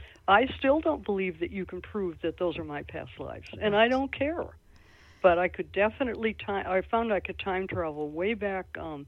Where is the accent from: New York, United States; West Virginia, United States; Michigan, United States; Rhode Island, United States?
Michigan, United States; I grew up in Michigan where they ruined the atmosphere with car manufacturing.